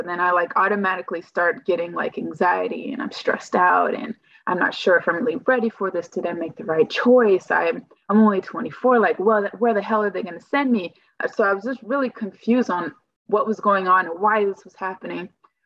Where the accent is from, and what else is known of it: California, United States